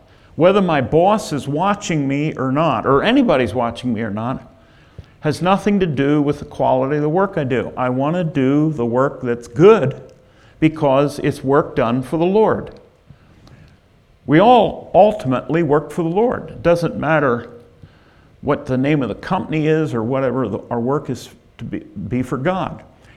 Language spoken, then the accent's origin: English; Enola, Pennsylvania, United States; I've talked enough about where I grew up in Enola for you to know that I loved where I grew up.